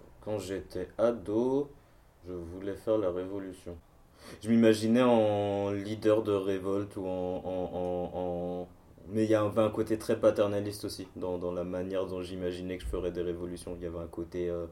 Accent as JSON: {"language": "French", "region": "Martinique", "country": "France", "said": "entre-temps, j'ai quitté la Martinique, j'ai vu d'autres choses"}